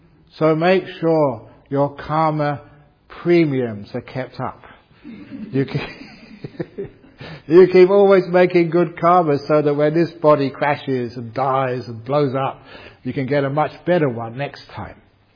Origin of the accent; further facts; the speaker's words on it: England, United Kingdom; the country where I grew up in England